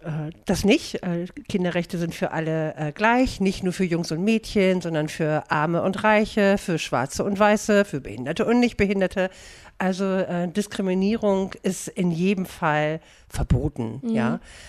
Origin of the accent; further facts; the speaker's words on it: Berlin, Germany; Ich bin aus Berlin.